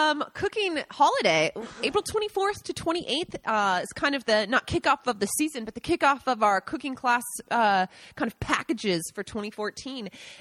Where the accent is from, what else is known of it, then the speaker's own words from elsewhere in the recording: Seattle, Washington, United States; moved away; Since I'm from Washington, from Seattle, everyone when we moved would say, yes, we know your friend.